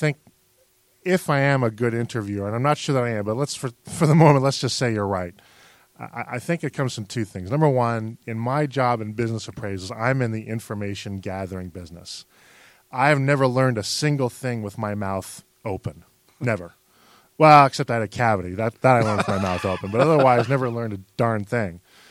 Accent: New England, United States; accent: New England; So I grew up in New England, and despite the fact I've lost most of my accent, though, if I have a couple of beers, it comes back.

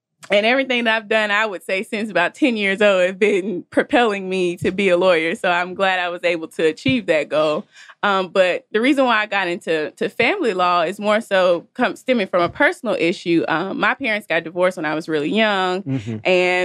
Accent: Jackson, Mississippi, United States; That's where I'm from Jackson, Mississippi.

